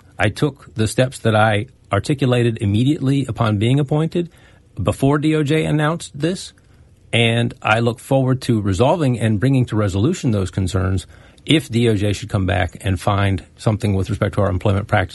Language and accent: English; Maryland, United States; I grew up in Prince George's County